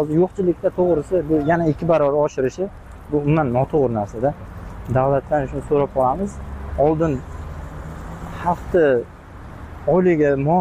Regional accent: Qashqadaryo Region, Uzbekistan; Biz o'zim Qashqadaryodanman.

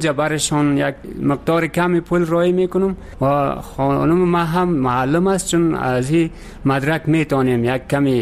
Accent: Faryab, Afghanistan; now in Kabul, Afghanistan; ما از ولایت فاریاب هستم و در کابل در شهرنو زندگی میکنم به خاطری که وظیفه ما در کابل است.

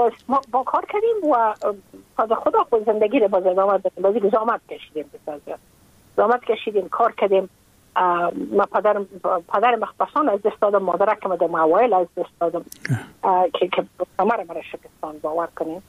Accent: Afghanistan; moved away as an adult; now in United States; ما که از افغانستان بقا آمدم بله. ما اون سال بودم 28 ساله

